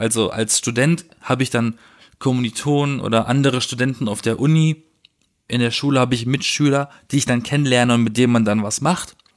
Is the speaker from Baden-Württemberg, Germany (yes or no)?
yes; Baden-Württemberg, Germany; Wenn, dann bin ich ein Badener.